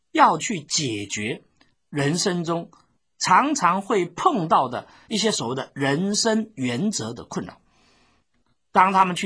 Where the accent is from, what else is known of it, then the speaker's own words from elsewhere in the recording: China; 所以我们中国人不是说天天难过天天过